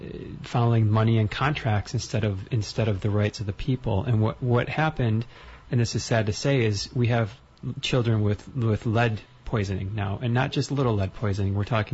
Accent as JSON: {"language": "English", "town": "Detroit", "region": "Michigan", "country": "United States", "said": "I'm from, like you said, I'm from Metro Detroit"}